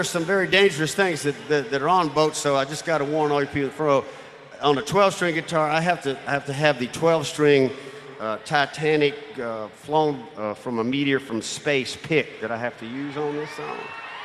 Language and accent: English; Mobile, Alabama, United States; also born or lived in Pascagoula; as a child of the Mardi Gras, growing up in Mobile and Pascagoula